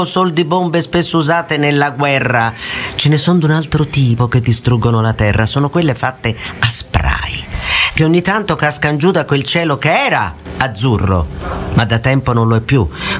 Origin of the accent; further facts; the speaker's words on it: Florence, Tuscany, Italy; born there; io sono nata in un posto particolare. Io sono nata a Palazzo Pitti a Firenze.